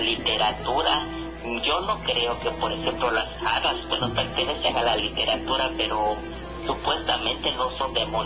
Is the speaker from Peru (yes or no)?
no; Mexico; como mexicanos que somos y aquí en el sur de la República